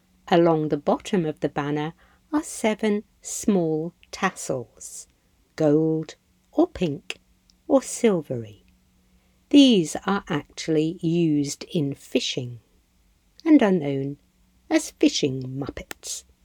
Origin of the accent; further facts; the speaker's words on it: Cleethorpes, Yorkshire and the Humber, United Kingdom; I feel a sense of pride living in the north. My family are from Hartlepool, and I grew up in Cleethorpes, next door to Grimsby, a town that's been the butt of many jokes over the years.